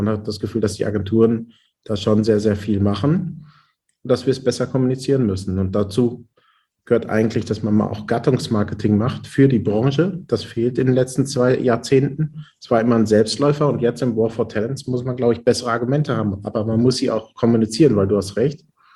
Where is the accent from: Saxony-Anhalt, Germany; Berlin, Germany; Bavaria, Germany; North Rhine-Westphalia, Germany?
North Rhine-Westphalia, Germany; Haltern am See; ich komme ja aus dem Münsterland, aus Haltern am See und bin der Zweitgeborene aus einem elterlichen Bäckereibetrieb.